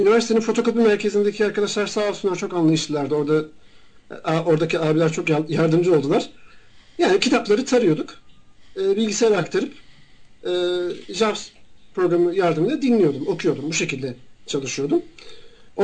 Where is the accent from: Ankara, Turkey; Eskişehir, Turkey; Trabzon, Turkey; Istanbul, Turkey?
Eskişehir, Turkey; Şu anda Eskişehir'deyim. Yani memleketime geri bir dönüş yaptım.